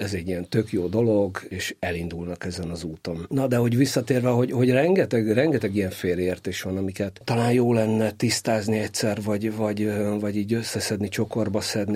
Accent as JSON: {"language": "Hungarian", "region": "Budapest", "country": "Hungary", "tie": "born or raised there", "said": "Zuglóban nőttem föl"}